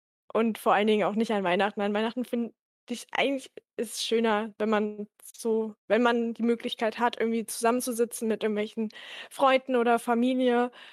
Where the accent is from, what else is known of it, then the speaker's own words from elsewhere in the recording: Berlin, Germany; Also ich komme halt aus Berlin und in Berlin haben wir keinen Feiertag